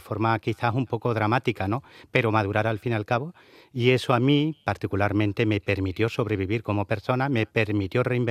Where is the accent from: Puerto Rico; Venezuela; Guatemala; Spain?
Spain; Andalusia; como andaluz que soy.